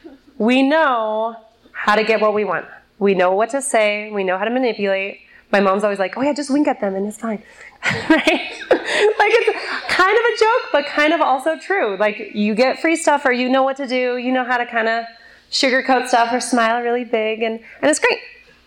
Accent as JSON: {"language": "English", "country": "United States", "moved": "yes", "said": "Like, I'm American, guys. Like, just let me go home."}